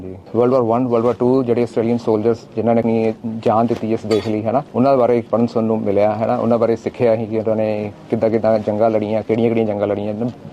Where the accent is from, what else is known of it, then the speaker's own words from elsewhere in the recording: Jalandhar, Punjab, India; moved away as an adult; now in Australia; ਸਾਡਾ ਪਿਛੋਕੜ ਜਲੰਧਰ ਤੋਂ ਹੈ ਅਸੀਂ। ਡੈਡੀ ਮੇਰੇ ਆਰਮੀ 'ਚ ਸੀਗੇ, ਉਹਨਾਂ ਨੇ 24 ਸਾਲ ਆਰਮੀ ਇੰਡੀਅਨ ਆਰਮੀ ਸਰਵ ਕੀਤਾ ਆ